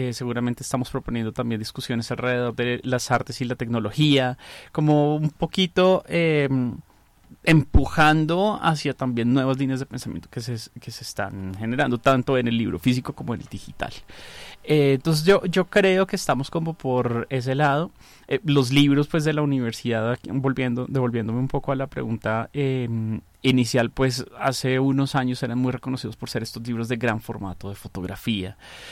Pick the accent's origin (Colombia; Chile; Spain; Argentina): Colombia; Facatativá, Cundinamarca; yo realmente no soy de Manizales, yo soy de acá de Faca, somos aquí coterráneos con Dieguito, Facunos. Por cosas de la vida terminé estudiando en Manizales